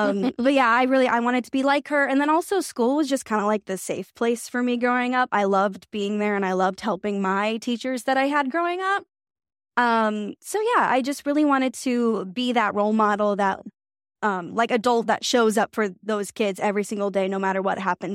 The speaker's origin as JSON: {"language": "English", "region": "Indiana", "country": "United States", "said": "I just finished up my first year of teaching. I taught third grade. I'm from Indiana."}